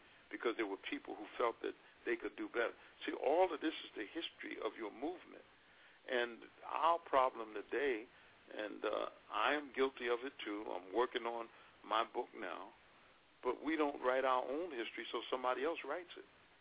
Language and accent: English; New York, United States; when I first accepted Islam in New York in 1960, I lived in Queens at the time that I accepted. I grew up in the South Bronx.